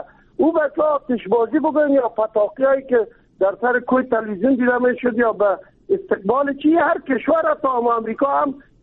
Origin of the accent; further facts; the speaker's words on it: Kabul, Afghanistan; من یک چیز را میگم چون ما از کابل هستیم